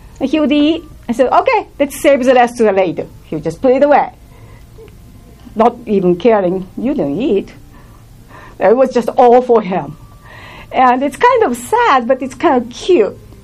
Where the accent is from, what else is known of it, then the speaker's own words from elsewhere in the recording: Japan; now in United States; I come from Japan, rather dysfunctional, but very reserved home.